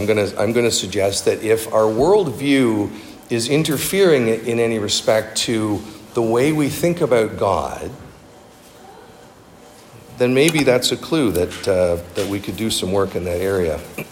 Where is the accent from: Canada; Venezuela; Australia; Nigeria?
Canada; Toronto, Ontario; I grew up in Toronto, and when I was in driver ed, they taught us to have one foot on the gas and the other one on the horn, right?